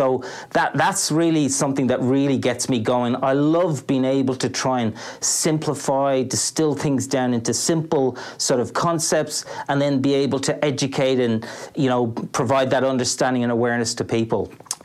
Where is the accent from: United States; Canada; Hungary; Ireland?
Ireland; Dublin, Leinster; also born or lived in London / Brussels; now in Melbourne, Australia; I'm an Irishman living here in Melbourne. I've been here probably 15 or so years. Born and educated in Dublin.